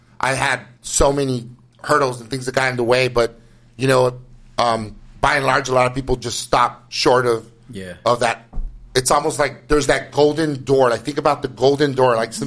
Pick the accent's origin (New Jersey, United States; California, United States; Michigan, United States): California, United States; Los Angeles; like I grew up in East L.A., that sound like a person from East L.A.